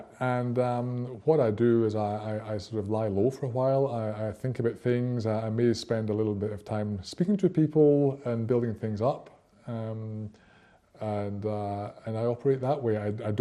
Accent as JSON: {"language": "English", "region": "Scotland", "country": "United Kingdom", "tie": "born or raised there", "lives_now": "Prague, Czech Republic", "said": "But I grew up in Scotland, as you know"}